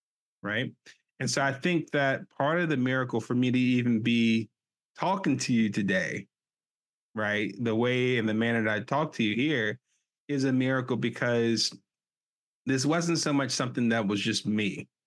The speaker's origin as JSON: {"language": "English", "town": "Memphis", "region": "Tennessee", "country": "United States", "tie": "born or raised there", "said": "when I was growing up in Memphis at that time"}